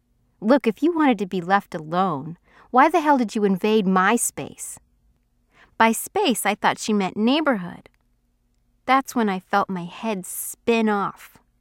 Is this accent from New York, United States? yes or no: yes; New York, United States; I grew up in Westchester County.